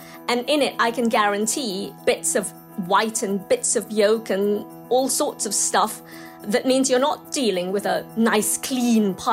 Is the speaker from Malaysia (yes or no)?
yes; Malaysia; growing up in Malaysia and going back, we used to see these hazes as virgin rainforest was being cleared for oil palm plantations.